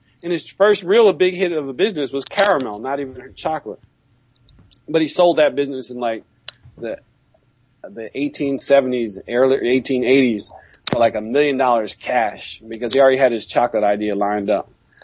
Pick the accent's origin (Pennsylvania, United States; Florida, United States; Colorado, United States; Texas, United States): Pennsylvania, United States; Philadelphia; I'm from Philadelphia, mm-hmm. but I'm from a single parent household, West Philadelphia.